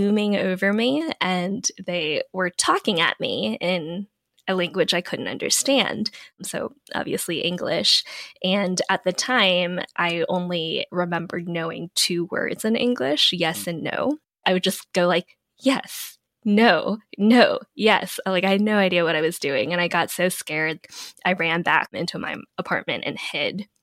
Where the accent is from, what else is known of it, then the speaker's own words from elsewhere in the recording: Ellicott City, Maryland, United States; also born or lived in Augusta, Georgia; I grew up half in Ellicott City, Howard County, Maryland, and half in Augusta, Georgia.